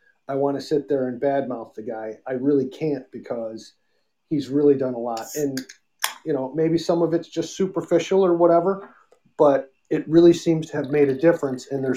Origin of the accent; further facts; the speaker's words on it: Grosse Pointe, Michigan, United States; Well, I grew up in Gross Point.